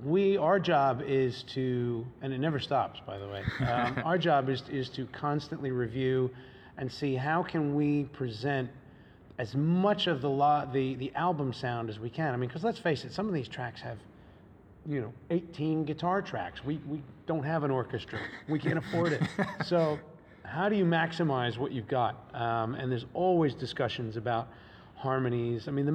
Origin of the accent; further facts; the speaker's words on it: United States; I mean, I grew up in America, so it was everywhere, always, all my life.